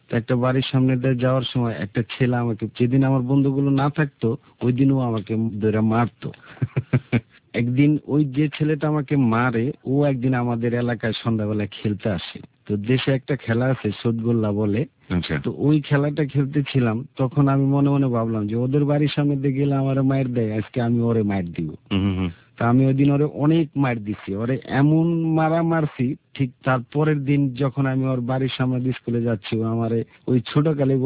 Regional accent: Tangail, Dhaka Division, Bangladesh; District Tangail, আমার বাসাল থানা, গ্রাম হলো নাইকানি বাড়ি।

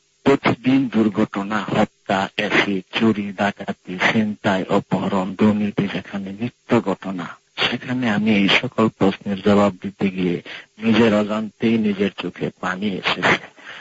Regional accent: Narsingdi, Dhaka Division, Bangladesh; moved away; আমার দেশের বাড়ি নরসিংদী জেলার মনোহর দিতে। আমি গত 2 বছর যাবৎ এই দেশের স্যামসাং মোবাইল কোম্পানিতে কর্মরত আছি।

